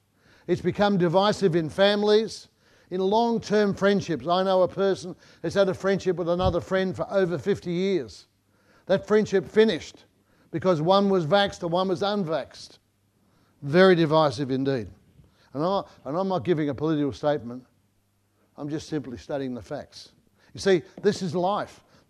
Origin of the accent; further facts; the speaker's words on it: England, United Kingdom; now in Australia; remember when I first came to Australia from England.